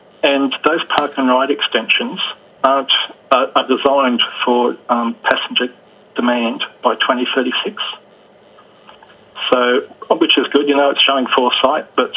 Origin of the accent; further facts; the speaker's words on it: Palmwoods, Queensland, Australia; The shortest passing loop in the entire North Coast Line just happens to be at my hometown of Palmwoods